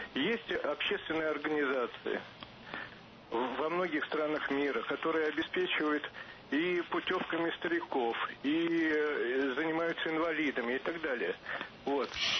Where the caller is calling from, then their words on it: Moscow, Russia; из Москвы.